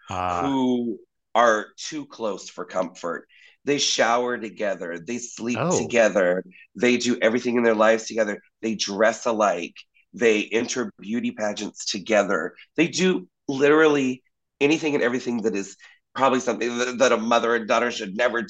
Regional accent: Florida, United States; You know, I grew up in Florida, so the snow is still kind of magical and exotic for me.

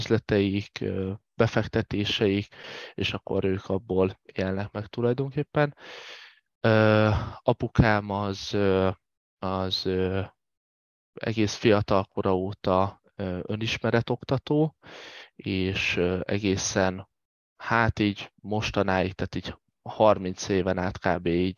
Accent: Veszprém, Veszprém County, Hungary; also born or lived in Debrecen; Én az első 10 évemet azt Debrecenben éltem, aztán a szüleim úgy döntöttek, hogy kell egy kis helyzet vagy pozíció váltás, és átköltöztünk Veszprémbe, és akkor ott éltem 10 éves koromtól a gimnázium végéig, és utána pedig egyedül felköltöztem Budapestre 19 évesen

